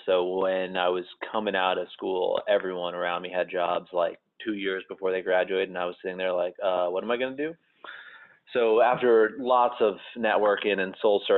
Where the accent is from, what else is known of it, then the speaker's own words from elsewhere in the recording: Miami Beach, Florida, United States; Yeah, I'm from Miami Beach, Florida, which is was a nice place to grow up in for sure.